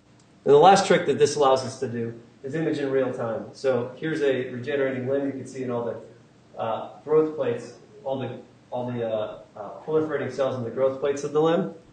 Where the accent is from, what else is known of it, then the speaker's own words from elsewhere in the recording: Midwest, United States; now in Boston, United States; although I'm a Midwesterner